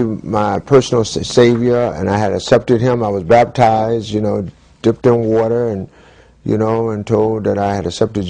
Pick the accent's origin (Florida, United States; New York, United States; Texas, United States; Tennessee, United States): New York, United States; I'm from New York originally, but years ago, my father moved to Atlanta, bought property, and helped build a church with over 1,500 members.